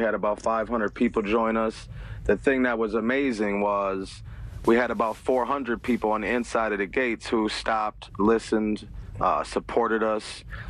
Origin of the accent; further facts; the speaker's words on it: St. Paul, Minnesota, United States; I'm from St. Paul, Minnesota